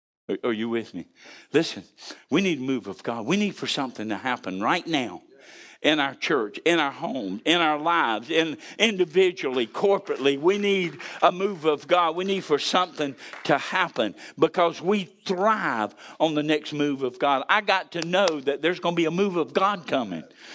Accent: Panama City, Florida, United States; I was brought up in Panama City, and went to school over there, went to college over, went to Gulf Coast, and we went to the beach a lot.

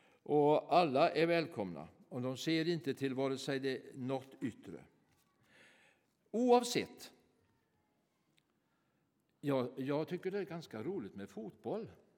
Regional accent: Västra Götaland County, Sweden; Släpp nu där garnen, som vi säger hemma i Bohuslän, näten, säger många.

